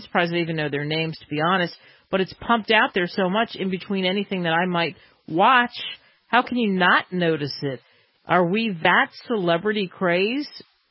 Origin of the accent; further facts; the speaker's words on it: Southern United States, United States; I grew up in the South. I have deep Southern roots